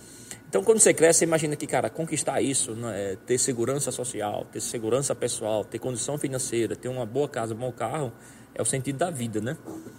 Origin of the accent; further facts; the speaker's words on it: Lagoa de Vaca, Pernambuco, Brazil; eu sou do interior de Pernambuco, né? De Lagoa de Vaca.